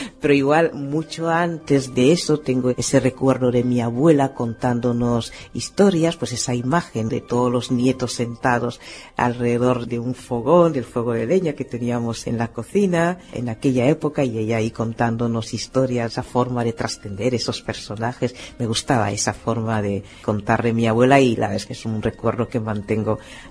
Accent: Bata, Litoral, Equatorial Guinea; also born or lived in Malabo / Valencia, Spain; yo soy de Bata, sobre todo en mi pueblo, en Lía, es un pueblo de Bata, un poco de todo. Los 3 espacios donde más tiempo he pasado pues han sido efectivamente en mi pueblo, en Bata, en Malabo, la capital del país, y luego en Valencia.

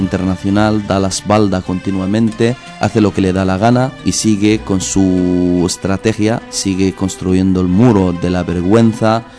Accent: Palestine; la crisis humanitaria que está sufriendo mi gente y mi pueblo en Palestina

